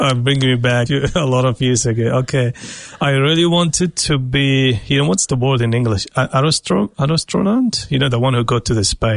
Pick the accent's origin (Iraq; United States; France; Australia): Iraq; English is a second language; now in New Zealand; So originally I come from a place, we call it like Mesopotamia or Assyria or Middle East of today, and specifically Iraq today. And I come from a community called Assyrian community.